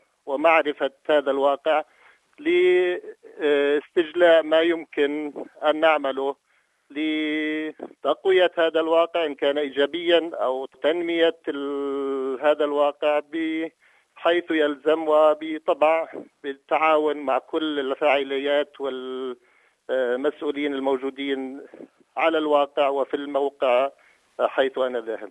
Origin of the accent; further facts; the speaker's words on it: Jordan; كان يعرف أنني أنا قادم من الأردن